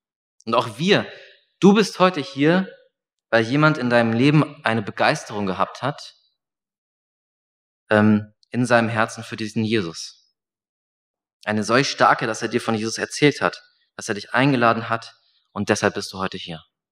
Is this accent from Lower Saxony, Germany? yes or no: yes; Celle, Lower Saxony, Germany; Ich hatte in meiner Heimatstadt in Celle einen Hauskreis